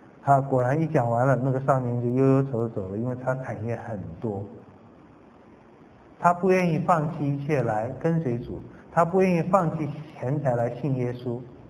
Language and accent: Chinese; China; 可能我们中国人还加上一些靠学问啊，靠聪明，靠智慧